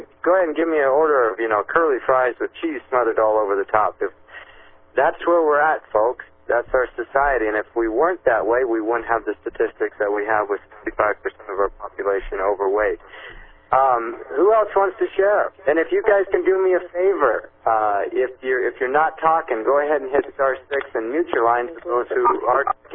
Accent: United States; You know, I'm an American.

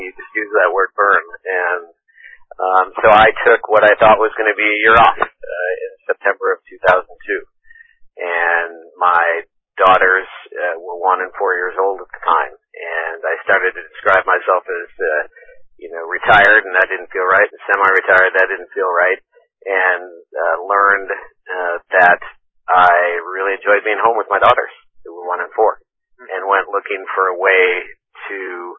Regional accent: Wisconsin, United States; now in California, United States; I grew up in Wisconsin and came to California by way of Boston College out there and studied to be an electrical engineer

